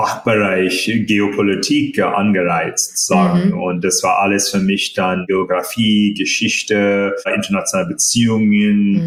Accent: India; also born or lived in United States; now in Germany; Ja, das haben wir sozusagen verdient sozusagen nach 8, 9 Jahren in den USA. Aber als Inder bin ich interessanterweise auch nicht wahrgenommen

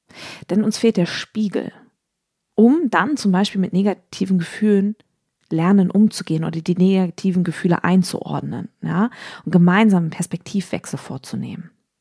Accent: Lower Saxony, Germany; born there; Ich komme gebürtig aus dem Wendland.

